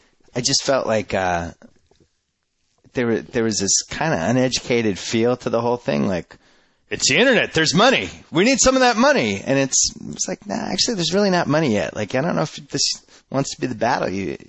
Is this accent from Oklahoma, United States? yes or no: no; Boston, Massachusetts, United States; I still feel like I'm from Boston.